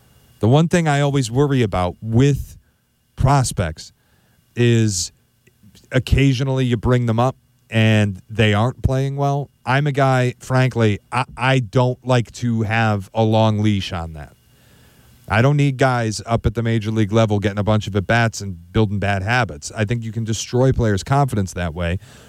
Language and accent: English; Detroit, Michigan, United States; I remember as a kid growing up, I grew up in Detroit, and my dad bought this package.